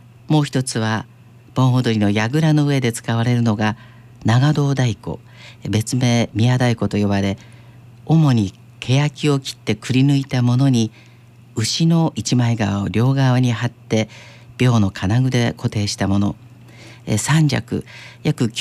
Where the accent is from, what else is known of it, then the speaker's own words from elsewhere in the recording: Nihonmatsu, Fukushima, Japan; 私の故郷の福島県二本松市にも日本三大提灯祭りがありまして